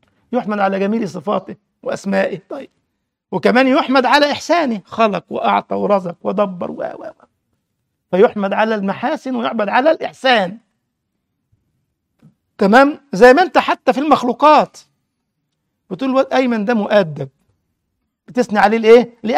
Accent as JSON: {"language": "Arabic", "region": "Upper Egypt", "country": "Egypt", "said": "هو عندنا في الصعيد يقول لك دوزها"}